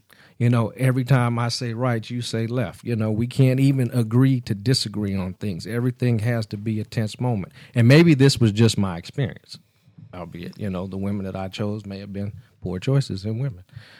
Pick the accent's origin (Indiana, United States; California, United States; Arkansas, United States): California, United States; Los Angeles; moved away; also born or lived in Atlanta; When I was a transplant from Los Angeles to Atlanta, I was mind blown by people actually speaking to me.